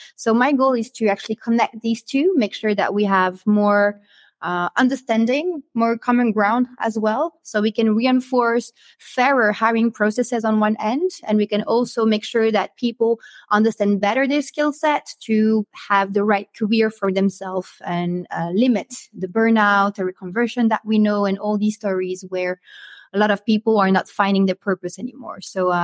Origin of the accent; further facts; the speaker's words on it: Brussels, Brussels-Capital Region, Belgium; I'm actually from Brussels myself, so this is home to me.